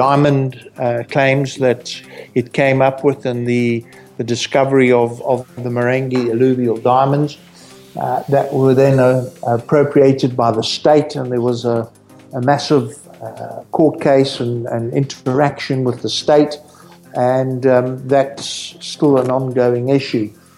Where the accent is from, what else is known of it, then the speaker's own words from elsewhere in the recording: Zimbabwe; My wife and I went back to Zimbabwe because we're from Zimbabwe